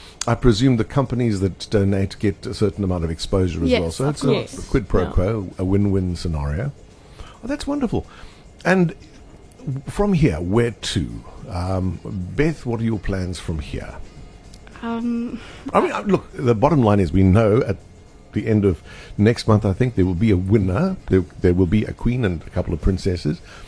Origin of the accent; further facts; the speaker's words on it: Benoni, Gauteng, South Africa; I mean, I come from Benoni, you know.